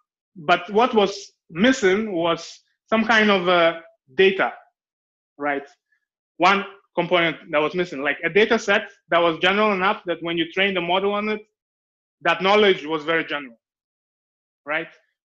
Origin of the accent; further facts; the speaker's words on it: Ghana; So speaking about life issues, I'm from Ghana. In Ghana, we do not have Google Translate.